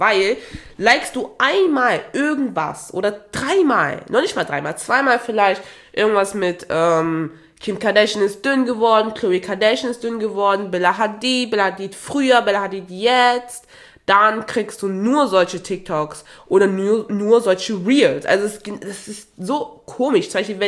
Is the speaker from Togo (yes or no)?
yes; Togo; now in Germany; ich bin schwarz, ich komme ursprünglich aus Togo, lebe aber hier in Deutschland, spreche halt, wie ihr auch hört, fließend Deutsch.